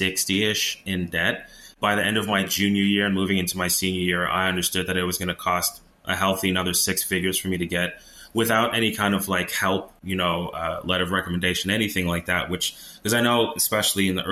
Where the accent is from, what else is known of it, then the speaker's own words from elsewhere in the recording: United States; born there; So first generation born U.S. kid. My parents both born and raised in Haiti.